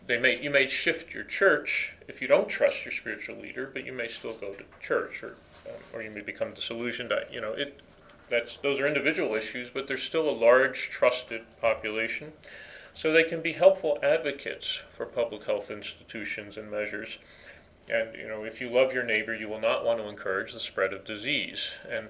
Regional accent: New Mexico, United States; I'm from North New Mexico now. I've been in Connecticut for 20 years, but New Mexicans, I have a feeling, won't adhere nearly as much as Connecticut.

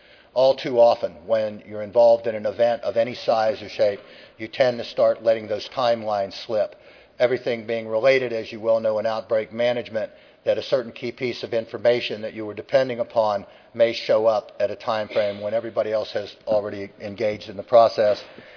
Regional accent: Florida, United States; I can offer a couple of statements. I am from Florida.

